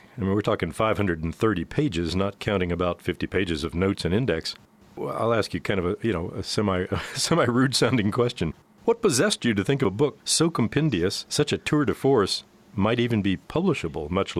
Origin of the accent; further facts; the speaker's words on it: Florida, United States; I grew up right on the Atlantic coast, fishing and surfing all the time, practically every day, and I thought of the west coast of Florida as almost another state